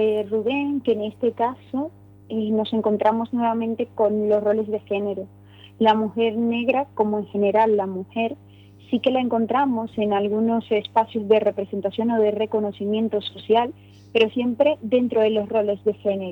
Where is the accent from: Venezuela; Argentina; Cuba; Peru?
Venezuela; moved away; Cuando me encuentro en España como una mujer migrante y empiezo a ver que la lectura que hacen las personas de mí es diferente a la que se hacía en mi país de origen, en Venezuela